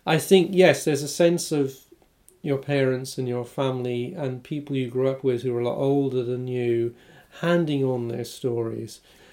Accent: Newport, Wales, United Kingdom; The setting is obviously based on Newport, my hometown, and in a place like Newport, it's a kind of nowhere place.

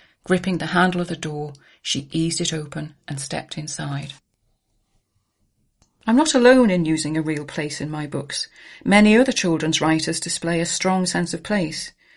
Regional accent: Berwick-upon-Tweed, North East England, United Kingdom; the Earthside town where they go to learn how to deliver dreams is my hometown of Berwick-upon-Tweed.

